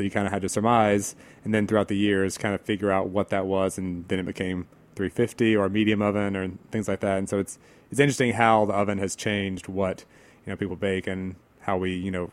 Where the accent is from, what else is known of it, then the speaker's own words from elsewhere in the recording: the South, United States; such an apparent, you know, similarity to what we have growing up in the South.